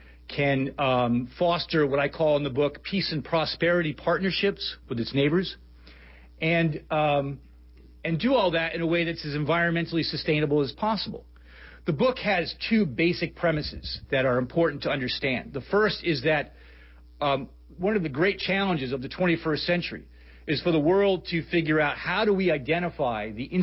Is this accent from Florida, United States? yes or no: no; San Francisco, California, United States; I'm actually from San Francisco, so I haven't traveled very far